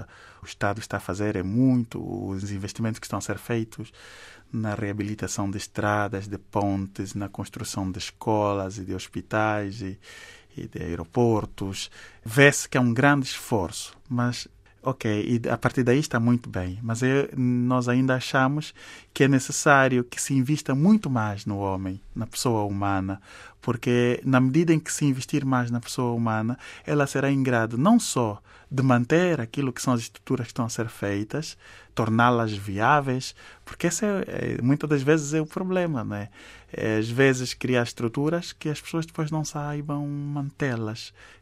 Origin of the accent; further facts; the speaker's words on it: Angola; nós, como angolanos, podíamos fazer um esforço a mais